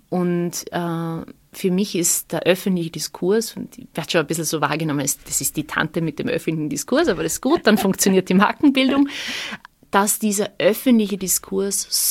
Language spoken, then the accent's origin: German; Upper Austria, Austria; Ich bin in Oberösterreich auf einem Bauernhof aufgewachsen, bin in einem sehr konservativen Umfeld groß geworden